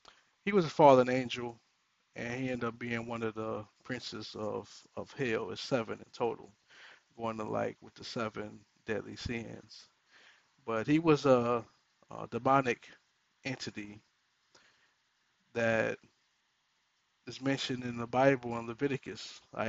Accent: Ohio, United States; Back in my hometown of Ohio, in Cincinnati, I'm not from Cincinnati

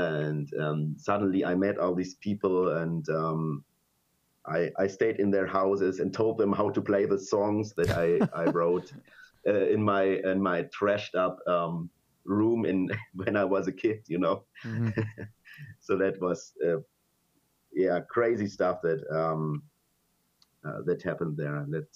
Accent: eastern Germany, Germany; English is a second language; I mean, I'm a kid from Eastern Germany, and I grew up with like American cultures, American music and stuff like that, television and everything.

